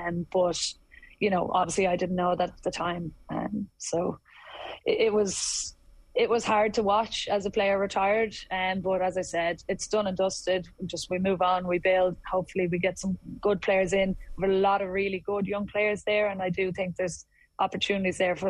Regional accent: Dublin, Leinster, Ireland; I'm from Dublin

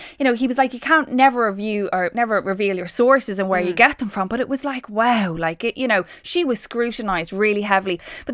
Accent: Ireland; what Simon Delaney has done is kind of uncovered that we as Irish, 2 million people kind of out on the road on their cars, we rate ourselves as quite good drivers.

